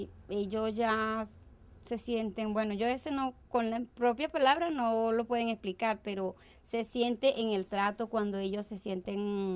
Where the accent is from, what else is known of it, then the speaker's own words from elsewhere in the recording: Yaracuy, Venezuela; vengo de Venezuela, estaba en Yaracuy.